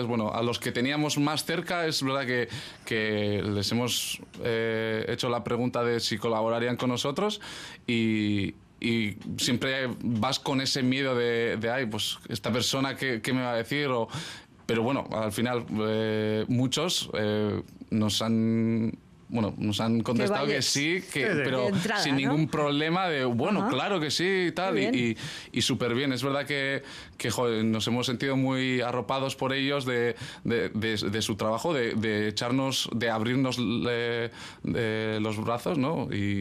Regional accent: Cuba; tiene un sentido muy especial, siendo cubano

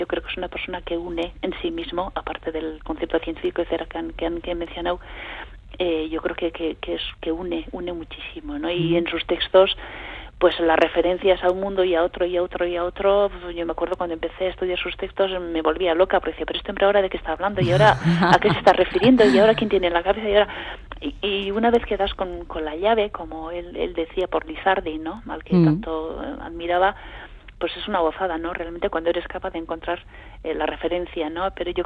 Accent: Errenteria, Basque Country, Spain; Porque somos de Rentería, nosotros también.

